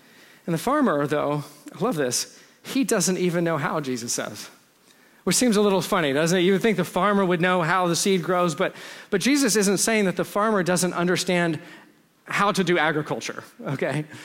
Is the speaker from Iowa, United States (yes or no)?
no; Texas, United States; See, I'm from Texas, and so what I think of as a tree is a shrub for you. We have very, very short trees.